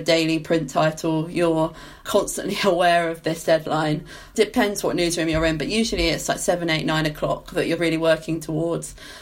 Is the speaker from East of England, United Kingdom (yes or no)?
yes; East of England, United Kingdom; I'm from Essex originally